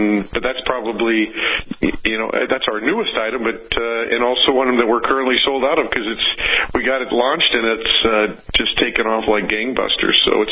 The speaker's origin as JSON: {"language": "English", "region": "Montana", "country": "United States", "said": "Well, I'm from Montana originally, so we're up in Montana"}